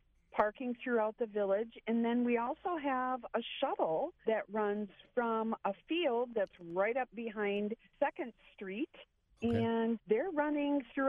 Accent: La Crosse, Wisconsin, United States; I'm definitely a river gal. I'm originally from La Crosse, so I have lived in a few river towns right in this upper Mississippi area.

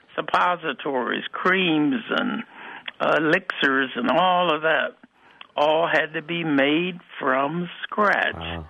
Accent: Omaha, Nebraska, United States; moved away as an adult; now in Milwaukee, United States; I'm originally from Omaha, Nebraska.

